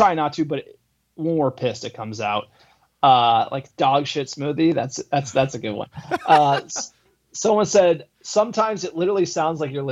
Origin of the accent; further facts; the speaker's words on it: New Jersey, United States; and by the way, we're from New Jersey, so it's like people from New Jersey, I don't know, very populous state, a lot of people